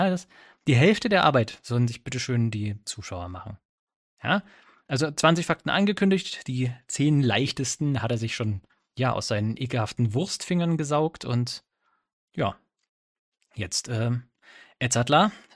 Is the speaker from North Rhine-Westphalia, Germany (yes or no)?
no; Bavaria, Germany; mal so als Franke. Von Franke zu Nicht-Franke.